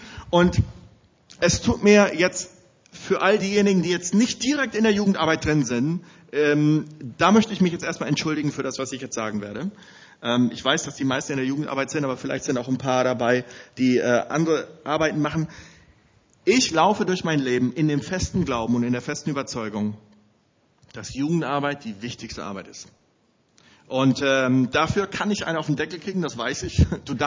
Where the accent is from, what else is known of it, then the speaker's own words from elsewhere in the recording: Bavaria, Germany; für mich als Deutscher im Ausland groß geworden. Ich bin in Bayern groß geworden. Und von daher ist es so, Bayern hat mich sehr geprägt